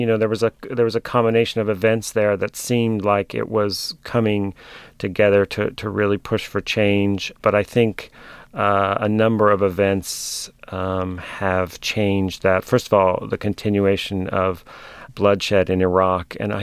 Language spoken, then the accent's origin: English; United States; because I'm an American and you can't see me, but I'm 6'4" and I have blonde hair, so I look like an American.